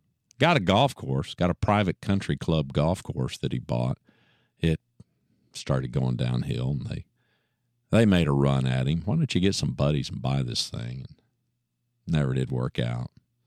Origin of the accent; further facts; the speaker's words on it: Oklahoma, United States; I'm a kid from Oklahoma.